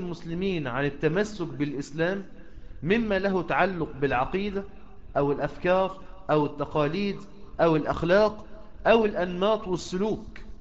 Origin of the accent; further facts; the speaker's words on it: Mansoura, Dakahlia, Egypt; احنا من المنصورة